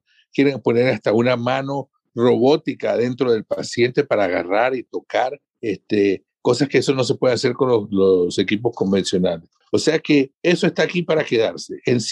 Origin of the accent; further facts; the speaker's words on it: Panama; Yo soy panameño.